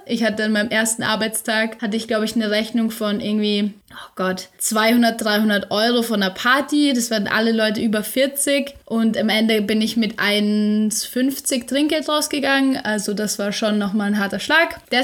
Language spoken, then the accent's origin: German; Austria; now in Germany; In unserem Haushalt zwar mal echt mehr Österreicher als Deutsche, was nun mal nie vorkommt, da wir ja Österreicher in Deutschland sind.